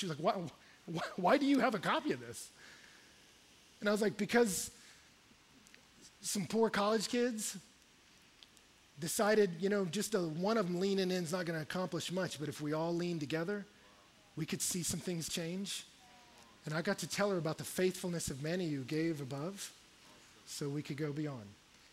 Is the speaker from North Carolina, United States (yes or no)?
no; Texas, United States; It was shocking to me as a Texan when we came in to rent a house.